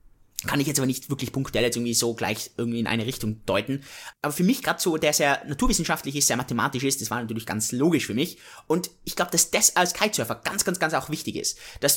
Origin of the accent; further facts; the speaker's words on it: Austria; ich komme aus Österreich.